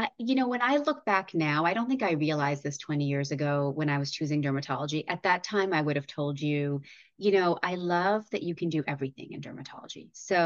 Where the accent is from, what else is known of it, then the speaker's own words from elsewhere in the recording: Canada; moved away as an adult; now in United States; So I'm originally Canadian. I was born and raised in Canada.